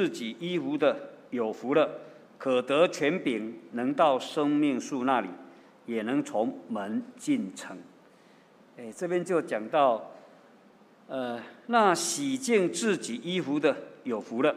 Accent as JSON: {"language": "Chinese", "country": "Taiwan", "said": "他也不知道我从台湾来的"}